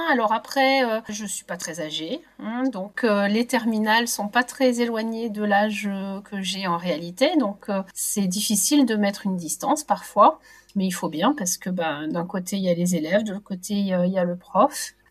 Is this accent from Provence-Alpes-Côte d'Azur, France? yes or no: yes; Martigues, Provence-Alpes-Côte d'Azur, France; Alors, je viens du sud de la France, d'une petite ville qui s'appelle Martigues. J'ai fait mes études à Aix-en-Provence